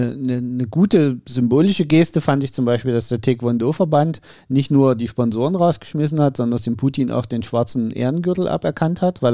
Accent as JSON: {"language": "German", "region": "Saxony", "country": "Germany", "tie": "born or raised there", "said": "Sachsen halt, was will ich da? Es ist mein Heimatbundesland"}